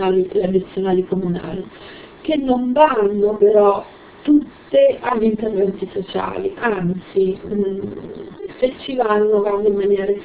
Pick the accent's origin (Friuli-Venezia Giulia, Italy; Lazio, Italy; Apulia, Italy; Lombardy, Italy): Lazio, Italy; Rome; io sono di Roma, se nessuno si sente offeso